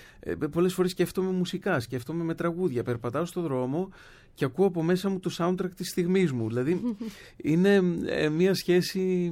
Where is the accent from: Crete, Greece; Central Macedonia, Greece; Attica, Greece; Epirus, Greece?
Attica, Greece; Athens; also born or lived in Nea Smyrni; Αθήνα έχω γεννηθεί και μεγαλώσει, στη Νέα Σμύρνη μάλλον. Αλλά καταγωγή είναι από πλευράς μπαμπά ναυπακτία Μεσολόγγι, από πλευρά μαμάς Κορινθία.